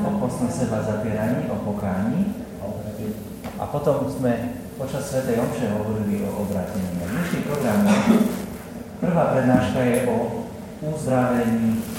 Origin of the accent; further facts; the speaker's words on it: Spiš, Slovakia; Viete, že pochádzam zo Spiša. Je tu niekto zo Spiša?